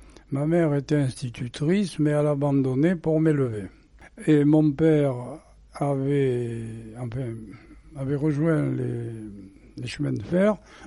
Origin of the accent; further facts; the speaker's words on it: Périgueux, Nouvelle-Aquitaine, France; je suis un pur périgourdin, parce que je suis né à Périgueux, dans le vieux Périgueux, en 1922, exactement le 11 mars. Et par la suite, bon, ben, je me suis élevé à l'école de Périgueux.